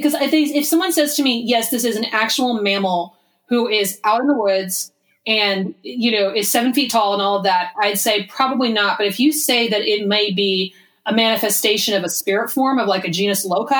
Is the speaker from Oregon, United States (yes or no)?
yes; Oregon, United States; growing up in Oregon, whenever I'd go to a different part of the country, that's like the first thing to be out of my mouth. Yes, I'm from Oregon.